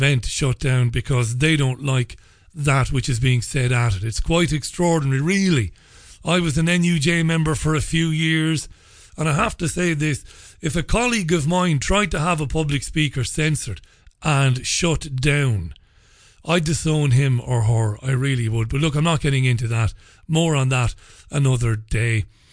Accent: Ireland; now in England, United Kingdom; I'm an Irish guy living in England anyway, full stop, first and foremost, right?

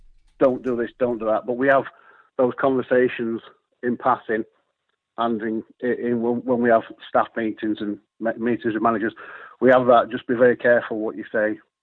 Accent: Yorkshire and the Humber, United Kingdom; I'm a Yorkshire man. We speak in our native accents, as you do yourself.

